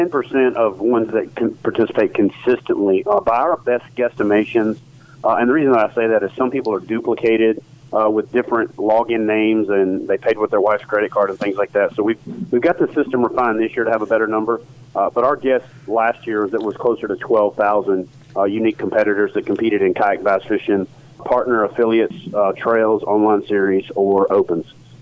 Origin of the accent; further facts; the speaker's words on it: Tennessee, United States; Here in my home state of Tennessee, it's unbelievable.